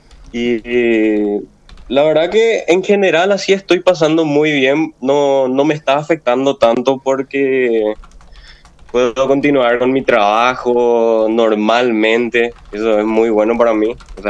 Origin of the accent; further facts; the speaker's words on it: San Lorenzo, Central, Paraguay; also born or lived in Concepción; Yo soy de San Lorenzo, pero estuve viviendo en Concepción mucho tiempo